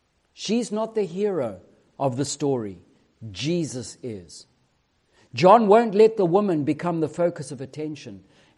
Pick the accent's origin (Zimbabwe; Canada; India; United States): Zimbabwe; As a farmer's boy growing up in Zimbabwe, I can tell you, having grown winter wheat and all of those other things.